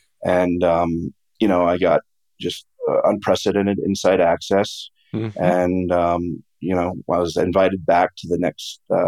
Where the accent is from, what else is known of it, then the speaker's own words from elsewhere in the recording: Fort Collins, Colorado, United States; And I was raised around Colorado State University right there in Fort Collins.